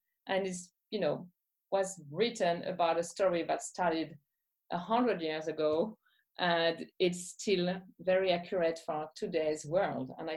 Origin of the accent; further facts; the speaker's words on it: Grand Est, France; I was born and raised in Champagne